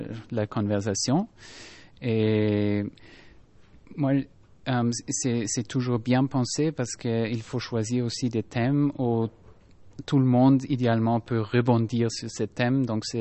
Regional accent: Austria; French is a second language; Moi, je viens d'Autriche.

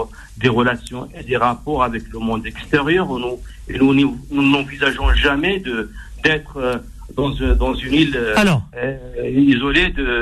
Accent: France; en tant que Français, en tant que musulman

